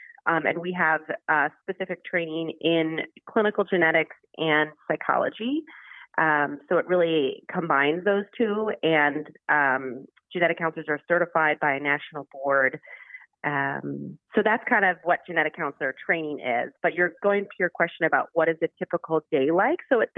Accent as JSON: {"language": "English", "town": "Baltimore", "region": "Maryland", "country": "United States", "said": "I am from Baltimore, Maryland, and I've been a genetic counselor for a little over 10 years."}